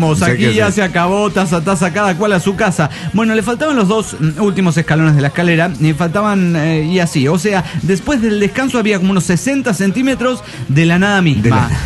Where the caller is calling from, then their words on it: Mar del Plata, Buenos Aires Province, Argentina; de Mar del Plata, Argentina.